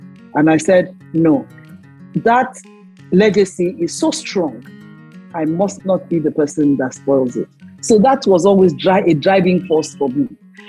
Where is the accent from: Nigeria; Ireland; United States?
Nigeria; Ibadan, Oyo; And so I grew up in Ibadan.